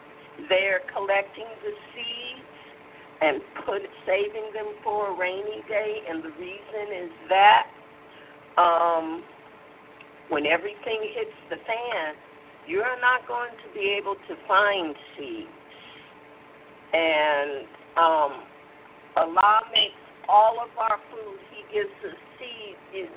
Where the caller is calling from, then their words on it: California, United States; I'm calling from California.